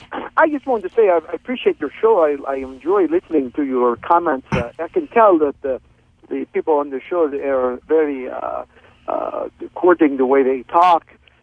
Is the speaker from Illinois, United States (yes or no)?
no; Baltimore, Maryland, United States; I grew up in Baltimore City, and I see many the race problem.